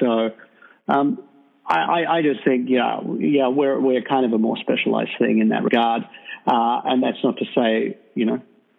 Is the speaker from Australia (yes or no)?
yes; Australia; I'm from Australia.